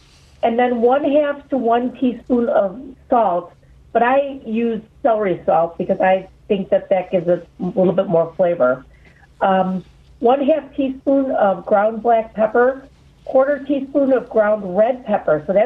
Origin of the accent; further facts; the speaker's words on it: Chicago, Illinois, United States; Okay, well, I grew up in Chicago. My father was a Chicago police officer, and we grew up on the northwest side over in Gladstone Park, and then... from there, I have lived all over the city of Chicago.